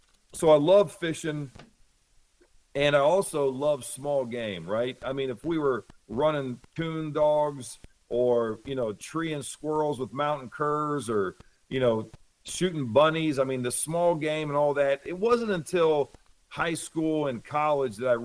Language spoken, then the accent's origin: English; Ohio, United States; moved away; which was not wasn't something that we could pursue growing up in Ohio.